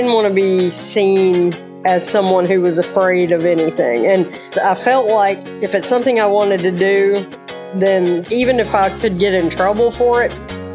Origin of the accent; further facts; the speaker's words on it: Pasadena, Texas, United States; I grew up in Pasadena, Texas, which is a little kind of a suburb of Houston.